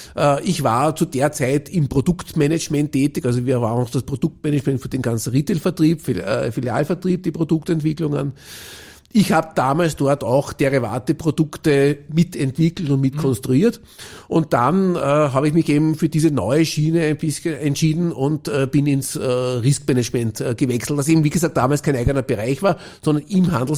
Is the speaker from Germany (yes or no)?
no; Austria; Und dann kam eben auch bei uns in Österreich das Thema